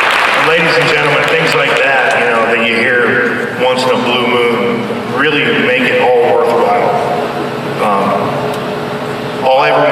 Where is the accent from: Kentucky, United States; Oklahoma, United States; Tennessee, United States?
Oklahoma, United States; Tulsa; also born or lived in California; I'm from Tulsa, Oklahoma. Grew up there 17 years.